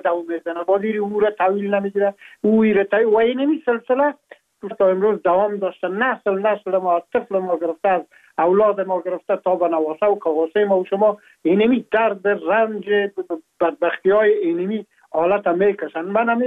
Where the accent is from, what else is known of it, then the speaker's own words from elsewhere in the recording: Afghanistan; now in France; ما هم در جمع عموم مردم هایی بودم که از افغانستان بر آمدم و تقریبا این 3.5 سال میشه که ما در فرانسه زندگی میکنم